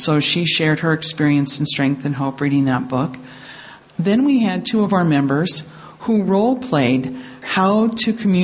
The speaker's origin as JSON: {"language": "English", "town": "Minneapolis", "region": "Minnesota", "country": "United States", "said": "I'm from Minneapolis, Minnesota, which is known as Area 36 within our service structure."}